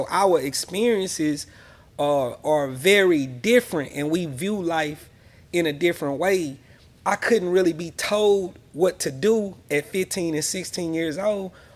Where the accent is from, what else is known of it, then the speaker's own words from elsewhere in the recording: Longview, Texas, United States; I'm from Davis Street. I'm from 300 Block. I'm from Longview, Texas.